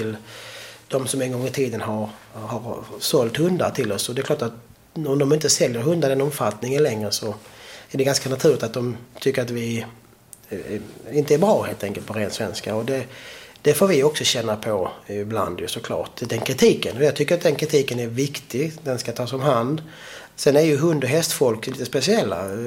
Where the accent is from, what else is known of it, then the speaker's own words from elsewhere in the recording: Sweden; Jag är som enda svensk har skrivit regelboken internationellt